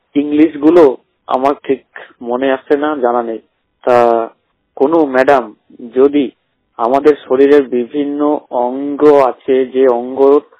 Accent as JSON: {"language": "Bangla", "town": "Murshidabad", "region": "West Bengal", "country": "India", "said": "আমি 100% ব্লাইন্ড, আমার বাড়ি মুর্শিদাবাদ।"}